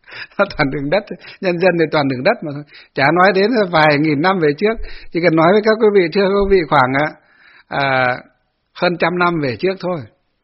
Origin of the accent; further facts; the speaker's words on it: Hòa Bình, Vietnam; những bà con ở quê hương của chúng tôi ngày xưa ở trên Hòa Bình